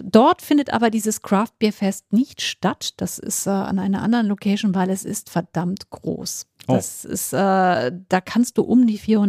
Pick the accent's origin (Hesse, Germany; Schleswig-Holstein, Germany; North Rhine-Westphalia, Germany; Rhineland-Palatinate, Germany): Schleswig-Holstein, Germany; Flensburg; moved away; In meiner alten Heimat.